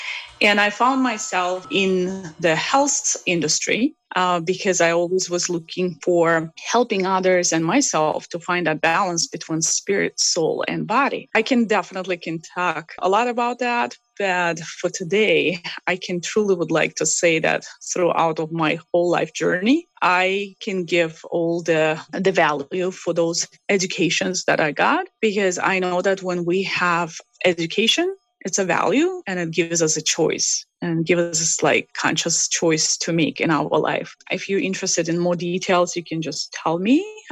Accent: Baku, Azerbaijan; English is a second language; moved away as an adult; now in Minnesota, United States; I was raised in Azerbaijan, Baku, and I'm Azerbaijani. I do speak five languages, and I am very happy that I was able to finalize all my education back in my country before I immigrated to the United States.

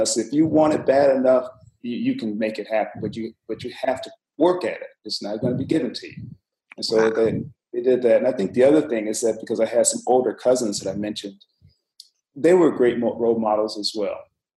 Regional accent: Flint, Michigan, United States; Well, actually, I grew up in Flint, Michigan.

